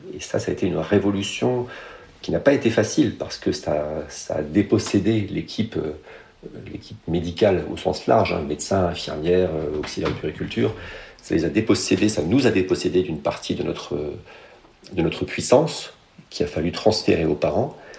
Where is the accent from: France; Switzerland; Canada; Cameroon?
France; qui sont encore expérimentales un petit peu chez nous en France.